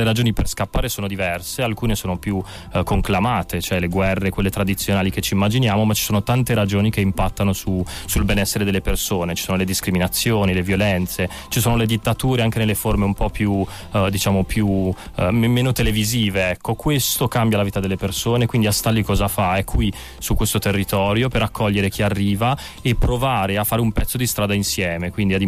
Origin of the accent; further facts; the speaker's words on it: Molfetta, Apulia, Italy; moved away; io sono arrivato qua per studiare dalla Molfetta, la ridente Molfetta in Puglia